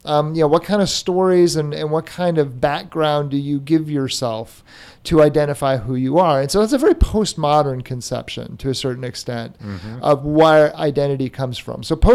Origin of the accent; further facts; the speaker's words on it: Indiana, United States; You know, that's part of the story of growing up in Indiana. And because of that, that becomes part of who you are.